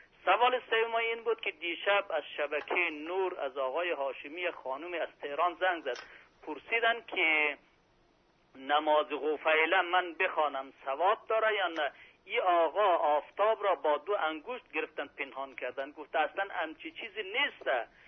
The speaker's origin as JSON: {"language": "Persian", "town": "Mashhad", "region": "Razavi Khorasan", "country": "Iran", "said": "از مشهد هستم."}